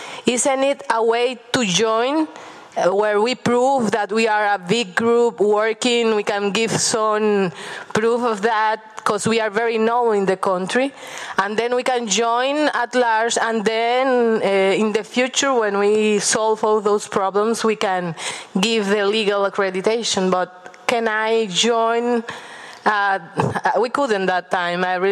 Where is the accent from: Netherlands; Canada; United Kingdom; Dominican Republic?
Dominican Republic; I am from the Dominican Republic in the Caribbean.